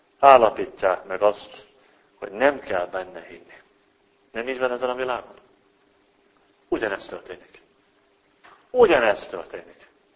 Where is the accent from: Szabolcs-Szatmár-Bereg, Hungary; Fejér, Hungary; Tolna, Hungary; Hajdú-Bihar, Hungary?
Hajdú-Bihar, Hungary; Debrecen; debreceni vagyok, hát még ilyet nem hallottam